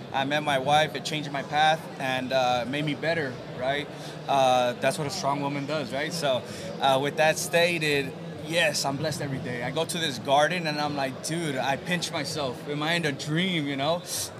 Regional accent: Mexico; Being that we're from Mexico, my family comes from Zacatecas.

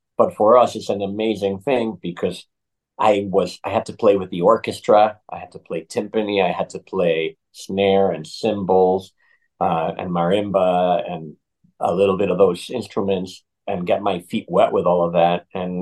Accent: Mexico; And so all of that came to me growing up in Mexico.

